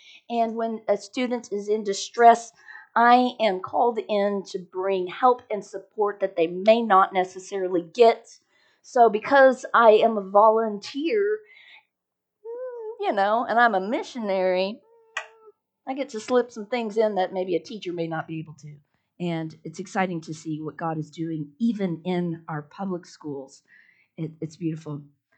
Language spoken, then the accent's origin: English; Dallas, Texas, United States; accent: twang; Anyway, I have a twang because I grew up in Texas. And yes, yeehaw's right. Yeah, yeah. I grew up like in Dallas area. And then we moved, when I was about 9, we moved up north to the farm.